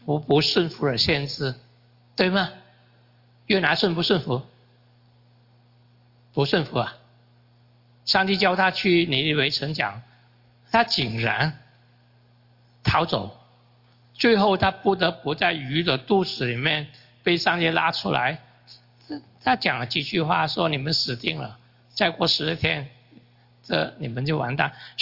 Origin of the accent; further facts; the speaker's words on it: China; 我们中国人转弯骂你，你都不知道。